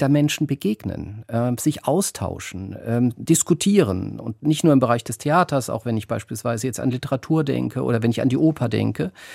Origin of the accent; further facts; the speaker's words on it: Baden-Württemberg, Germany; Ich komme aus der Region Mannheim-Heidelberg